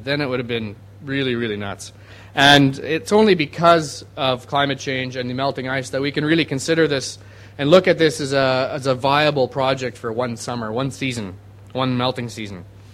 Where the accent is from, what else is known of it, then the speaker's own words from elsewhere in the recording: Canada; now in Hong Kong; even though I'm living in Hong Kong, as a Canadian, Northwest Passage holds special allure for me.